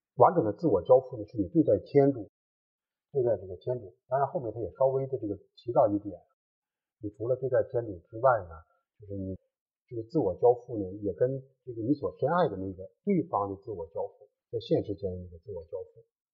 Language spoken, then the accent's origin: Chinese; China; 这个那么这里面可能我们中国人呢不太去讨论这个其中的这个含义